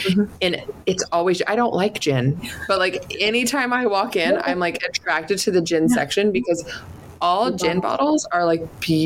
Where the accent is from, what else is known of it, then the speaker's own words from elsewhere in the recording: Midwest, United States; Anyway, Tom Collins sounded like a Midwest drink to me. That's why I asked. And I'm from the Midwest.